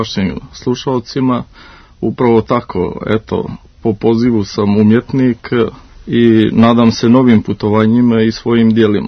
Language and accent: Serbian; Prijepolje, Šumadija and Western Serbia, Serbia; Tako je, rođen sam u Prijepolju, sem što mi je otac porijeklom iz Berana, majka iz Prijepolja, rođen sam pored praktično manastira Mileševa